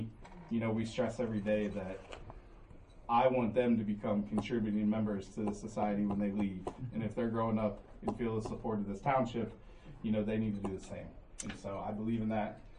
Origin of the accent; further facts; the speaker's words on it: Grove City, Ohio, United States; You know, I know I grew up in Grove City, which seems close, but I know this is a very different part of town.